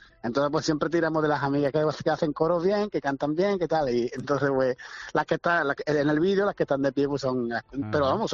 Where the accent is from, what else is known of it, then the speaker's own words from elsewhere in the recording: Jerez de la Frontera, Andalusia, Spain; Es que aquí, decir que somos de Jerez, Jerez de la Frontera, Cádiz.